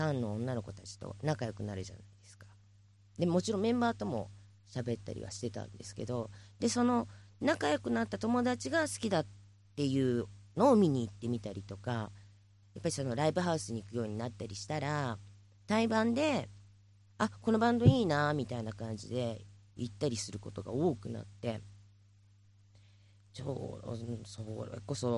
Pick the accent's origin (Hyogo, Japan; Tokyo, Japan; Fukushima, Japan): Tokyo, Japan; Tachikawa; 私田舎っていうか地元が立川なんで、